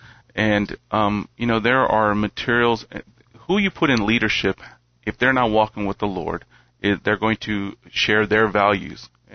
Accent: Philadelphia, Pennsylvania, United States; I grew up in Philadelphia.

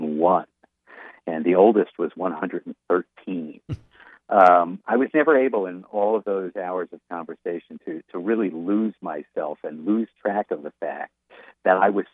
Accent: United States; no, je suis américain, no, I'm American

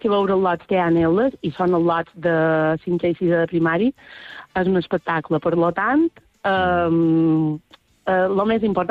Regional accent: Balearic Islands, Spain; com a mallorquina.

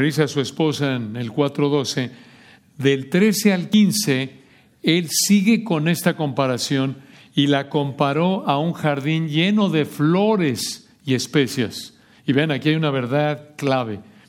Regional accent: Mexico; yo recuerdo de chico en México, íbamos a un centro comercial

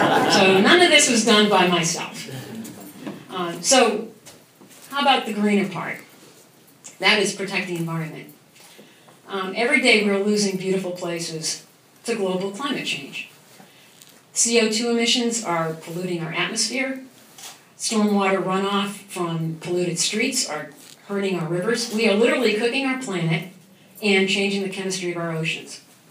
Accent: Brockton, Massachusetts, United States; I grew up in Brockton, Massachusetts, but many of the shoe factory towns that my grandparents worked in were closed. The Lithuania neighborhood I grew up in was mowed down under urban renewal.

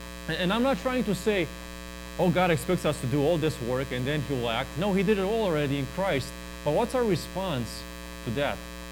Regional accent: Romania; now in United States; I came from Romania for this.

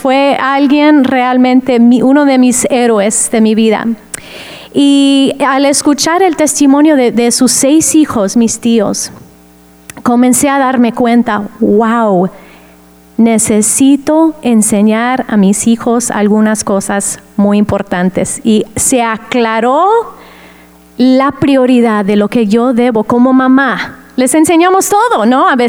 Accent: United States; Spanish is a second language; soy gringa, soy americana, así que el español no es mi primer lengua.

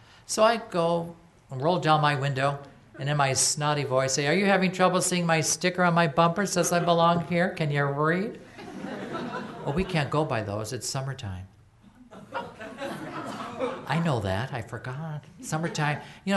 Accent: California, United States; I'm from California, blah, blah, blah.

